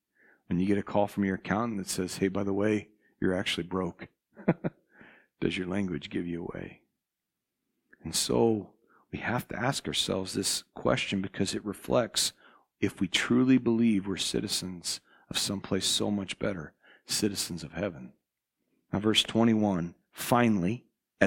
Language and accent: English; Midwest, United States; accent: Midwestern; people would be able to tell that I'm from the Midwest because of the way I talk, because of my accent, my dialect.